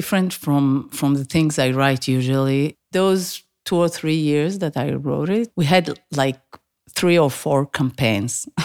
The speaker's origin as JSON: {"language": "English", "town": "Arad", "region": "Southern District", "country": "Israel", "tie": "born or raised there", "said": "I grew up in Arad. Arad is the place you stop for toilet on the way to Masada, right? That's the place. And I grew as a desert little barefoot girl over there."}